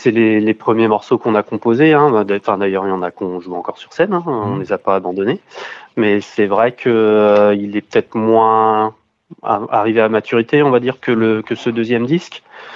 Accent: Angers, Pays de la Loire, France; On est tous d'Angers, oui. Oui, on habite tous à Angers ou autour, mais on est tous de là.

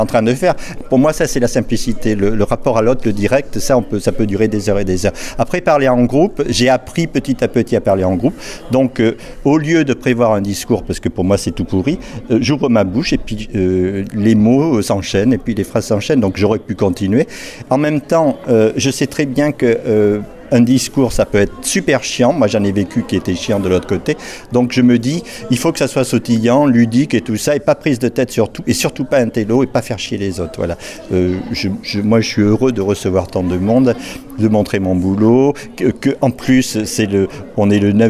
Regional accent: Mont-de-Marsan, Nouvelle-Aquitaine, France; born there; je suis né à Mont-de-Marsan d'abord, parce que je connais ce lieu depuis très longtemps, j'étais tuc ici en 86 alors que j'étais encore étudiant aux Beaux-Arts

